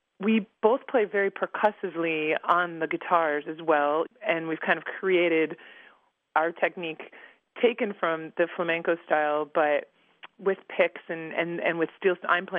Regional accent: Chicago, Illinois, United States; now in Wisconsin, United States; and I grew up in Chicago.

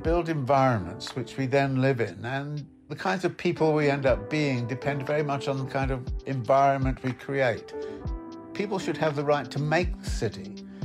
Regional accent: United Kingdom; I was raised in Britain after World War II when there was a massive social housing construction

